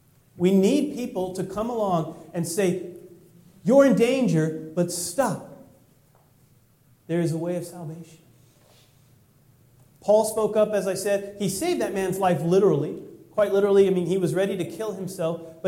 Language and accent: English; California, United States; I'm from California.